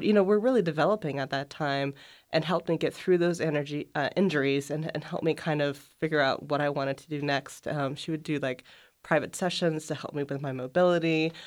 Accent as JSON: {"language": "English", "town": "Newport", "region": "Oregon", "country": "United States", "said": "So I'm originally from Newport, Oregon, which is pretty much just on the Central Coast."}